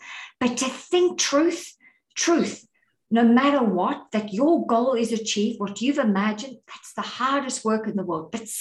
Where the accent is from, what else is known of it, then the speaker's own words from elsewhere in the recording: South Africa; also born or lived in Australia; now in United States; I'm originally from South Africa. I have lived most of my life in Australia. And now I'm in the US